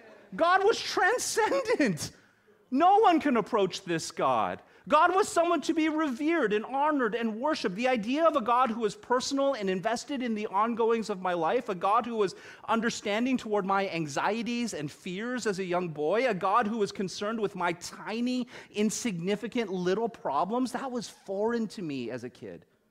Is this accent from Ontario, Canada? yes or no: no; Burnaby, British Columbia, Canada; I grew up in Korean culture and I grew up going to a Korean full gospel church out in Burnaby.